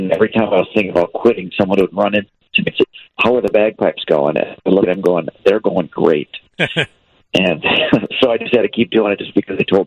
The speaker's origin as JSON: {"language": "English", "town": "Elmhurst", "region": "Illinois", "country": "United States", "tie": "born or raised there", "said": "I grew up in Elmhurst my whole life"}